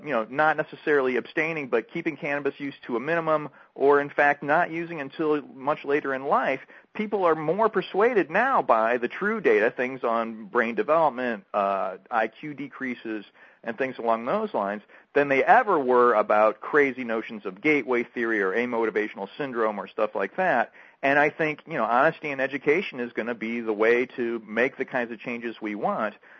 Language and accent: English; St. Louis, Missouri, United States; Well, I grew up in St. Louis, so you can imagine, basically, if you were going to live there, you had to be a baseball fan.